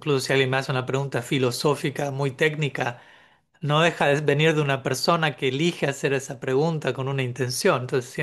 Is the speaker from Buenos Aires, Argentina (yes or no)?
yes; Buenos Aires, Argentina; born there; yo nací en el Bajo Flores, en Buenos Aires. El nombre mismo del barrio define el barrio. Empieza en la palabra bajo. A unas pocas cuadras de una de las peores villas del país.